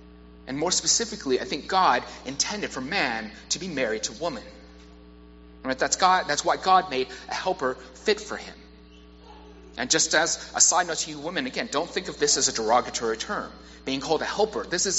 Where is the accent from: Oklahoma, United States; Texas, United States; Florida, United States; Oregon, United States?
Texas, United States; Alief; because of how I grew up in Alief